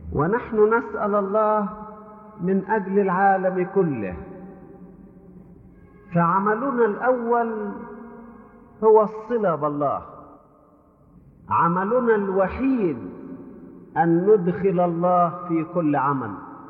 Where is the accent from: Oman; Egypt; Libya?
Egypt; فهو قد خص بلادنا مصر بأشياء تفوق بها العديد من البلاد